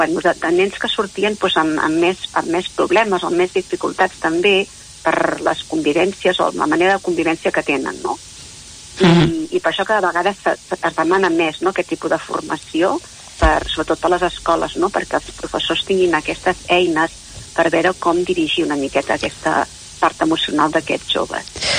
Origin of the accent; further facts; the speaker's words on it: Cardona, Catalonia, Spain; Jo soc de Cardona